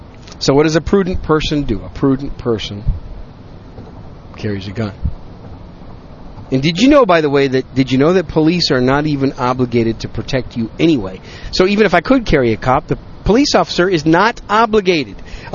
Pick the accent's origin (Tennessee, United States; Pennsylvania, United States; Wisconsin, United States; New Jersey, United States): Wisconsin, United States; also born or lived in New York City; now in Texas, United States; I was born in New York City, raised in Wisconsin. I live down south now in the great gun-friendly state of Texas.